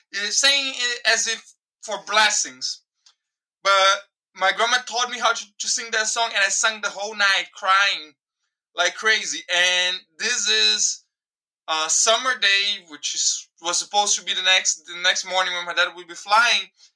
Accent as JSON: {"language": "English", "region": "Rio de Janeiro", "country": "Brazil", "second_language": "English", "moved": "as an adult", "lives_now": "Germany", "said": "I'm from Brazil. I'm from Rio de Janeiro, but now I'm living in Germany here because I got married, got a daughter, and we're living here right now."}